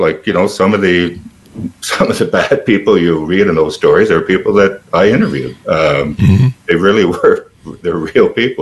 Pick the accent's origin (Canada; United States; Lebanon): Canada; Ottawa, Ontario; I'm from Ottawa, born and raised. I still live in Ottawa.